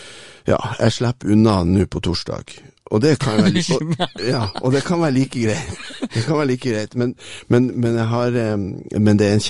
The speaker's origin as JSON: {"language": "Norwegian", "region": "Northern Norway", "country": "Norway", "said": "Men så er jeg jo nordlending da, så jeg har jo på en måte lov å gå over tida."}